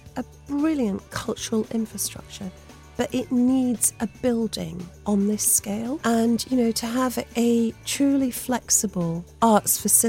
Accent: Blackburn, North West England, United Kingdom; You know, when I was growing up in Blackburn, I was that girl who used to organise folk to get out of Blackburn.

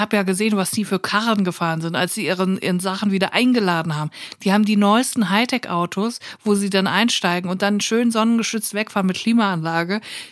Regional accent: Germany; Ich bin Deutsche, ich möchte dazu nichts sagen.

